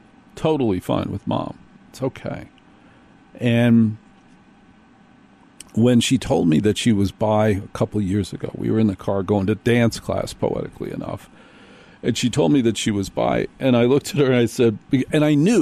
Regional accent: New Jersey, United States; And I'm from Jersey.

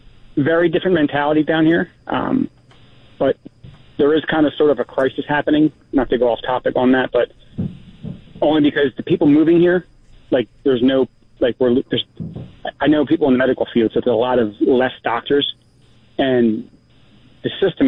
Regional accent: Philadelphia, Pennsylvania, United States; My thing is, I'm from Philly originally, so I can attest that when they're down here, they bring that mentality down.

